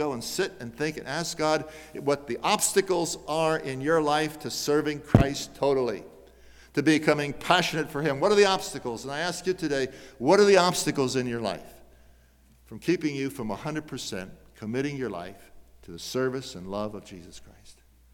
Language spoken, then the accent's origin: English; United States; Because as an American youth worker, I knew you could not have a conference without a bonfire.